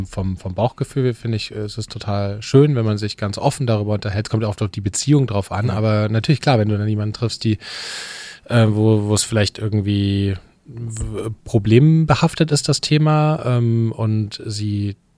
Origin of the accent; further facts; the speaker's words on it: Leipzig, Saxony, Germany; also ich komme aus dem Osten, aus Leipzig